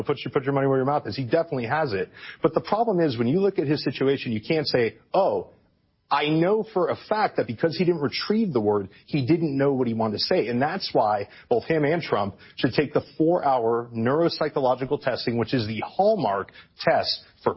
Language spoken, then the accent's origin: English; United States; Well, because, you know, I'm an American before everything.